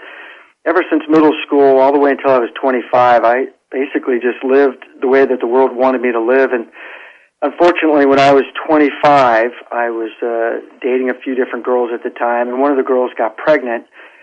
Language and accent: English; Washington, District of Columbia, United States; Sure. I grew up in Washington, D.C. in a large Roman Catholic family. I'm one of eight children.